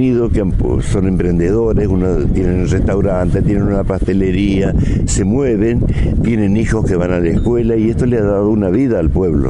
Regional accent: La Cruz, Córdoba, Argentina; De La Cruz, Calamuchita, provincia de Córdoba, con un hermoso balneario y todavía tengo muchos amigos por allí

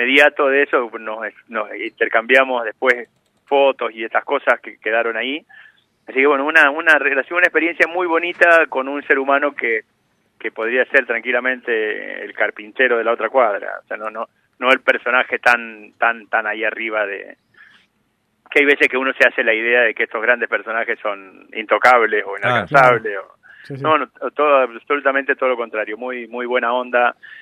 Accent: Argentina; somos Argentina, el primer país del mundo que tiene una ley

